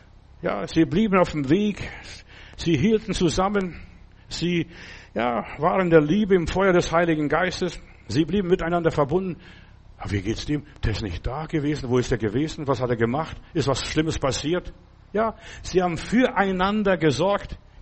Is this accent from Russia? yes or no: no; Stuttgart, Baden-Württemberg, Germany; wo kommen Sie her? Dann habe ich gesagt, aus Stuttgart damals.